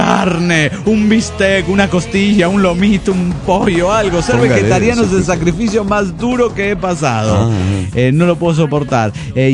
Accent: San José, Costa Rica; Hola, ¿cómo están, amigos? … de San José de Costa Rica.

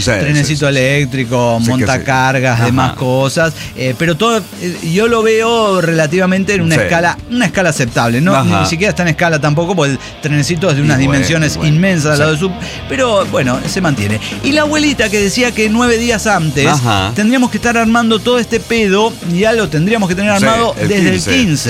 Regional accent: Mexico; soy mexicano.

